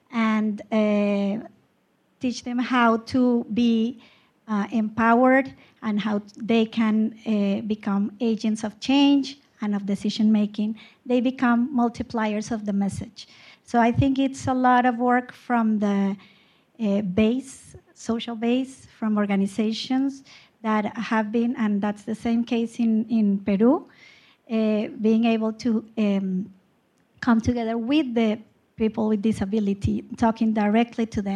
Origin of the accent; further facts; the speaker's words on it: Colombia; from País in Colombia